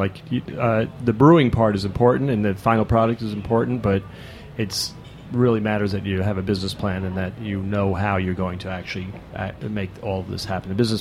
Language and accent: English; New York, United States; So just so you know, I'm from New York, so it's famanaboutit.